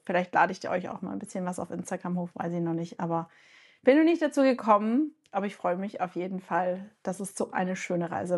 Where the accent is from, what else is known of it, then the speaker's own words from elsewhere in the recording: Bavaria, Germany; Ich komme halt aus dem Allgäu und ich hatte als Kind Schnee, der war so hoch, wie ich groß war.